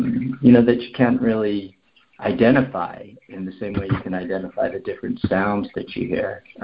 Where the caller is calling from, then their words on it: Cupertino, California, United States; I'm calling from Cupertino, California.